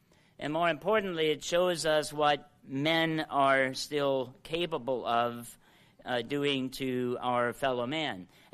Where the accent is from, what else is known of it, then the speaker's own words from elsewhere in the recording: New Bedford, Ohio, United States; because I grew up in New Bedford, Ohio